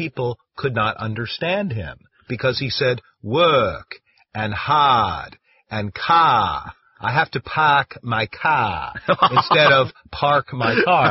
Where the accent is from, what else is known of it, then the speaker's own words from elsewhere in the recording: New York, United States; accent: New York; now in China; I did not pronounce those words that way when I came to China from New York. The New York pronunciation is very different.